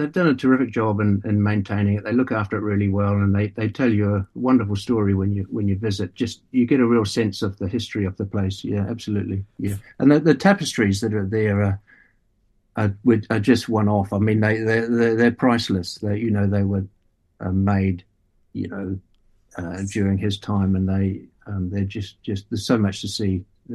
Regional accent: Dunedin, Otago, New Zealand; I grew up in Dunedin and started at St Paul's when I was about 15 on Otago Harbour.

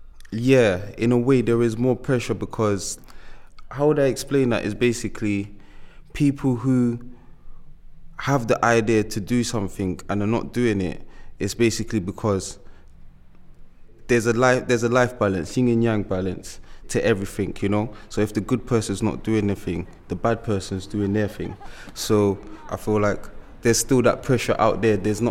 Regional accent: London, United Kingdom; now in Bristol, United Kingdom; because I'm from London, you know

